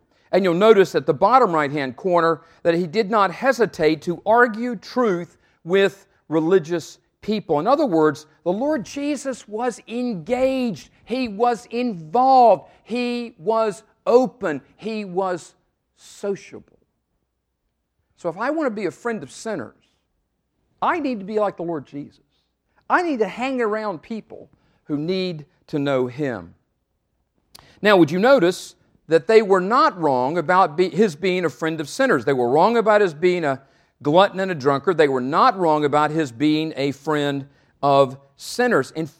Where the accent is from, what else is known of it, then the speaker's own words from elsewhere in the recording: North Carolina, United States; now in South Carolina, United States; I grew up in North Carolina, and when I went to Emmaus my first year, I remember going downtown Chicago for the first time in my life and seeing all the skyscrapers.